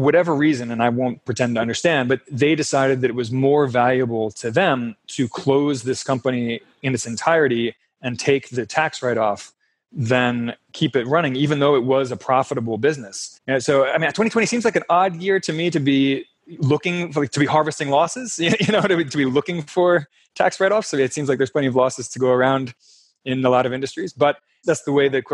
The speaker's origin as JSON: {"language": "English", "town": "Baltimore", "region": "Maryland", "country": "United States", "said": "We met in Baltimore. I'm from Baltimore."}